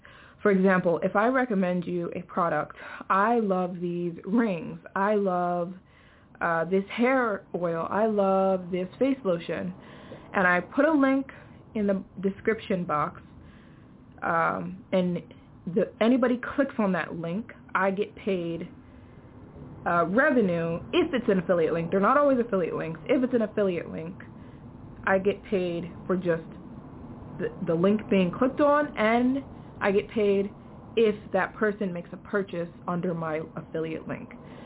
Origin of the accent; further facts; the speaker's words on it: United States; I'm American, so I make American ad. I have American ads on my channel. I'm an American channel. I'm an American girl.